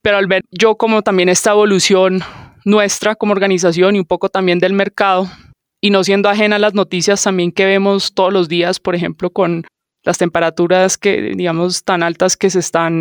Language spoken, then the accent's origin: Spanish; Colombia; also born or lived in Latin America; también soy colombiana, pero viví en muchos países en América Latina creciendo a lo largo de mis años de colegio